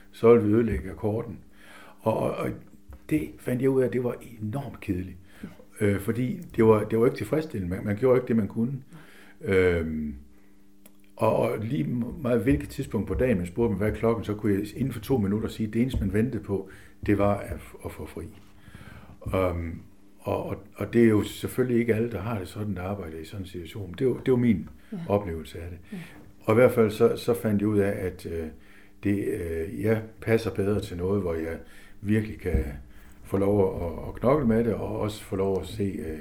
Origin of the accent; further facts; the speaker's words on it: Løsning, Region of Southern Denmark, Denmark; Så på en måde kan man sige, at jeg kommer nok mest fra Løsning, men er ikke født der, og heller ikke opvokset der hele tiden.